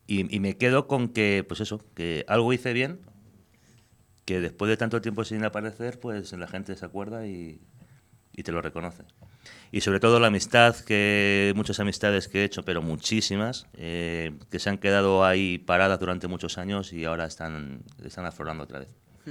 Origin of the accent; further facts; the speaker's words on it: Leganés, Community of Madrid, Spain; como yo me fui a vivir a Madridejos, pues coincidimos de allí. Entonces ahora estamos, todavía nos ganan ellos más. Bueno, uno es argentino. Entonces estamos 50% Villacañas y 50% Madridejos adoptivo, porque yo soy de Leganés.